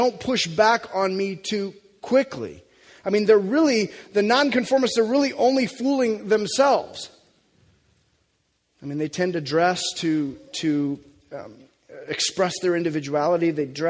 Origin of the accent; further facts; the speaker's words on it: Sweet Home, Oregon, United States; I grew up, for the most part, we grew up around here. We grew up in Sweet Home.